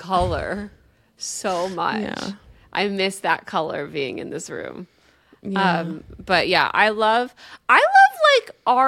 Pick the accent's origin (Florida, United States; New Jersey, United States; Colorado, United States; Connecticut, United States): New Jersey, United States; I'm from New Jersey. What do you want from me?